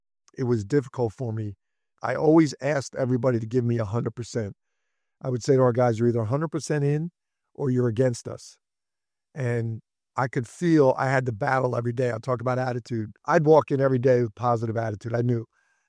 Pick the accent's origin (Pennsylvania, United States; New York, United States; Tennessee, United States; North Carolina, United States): Pennsylvania, United States; Philadelphia; Like, I'm a Sixers fan. I grew up in Philly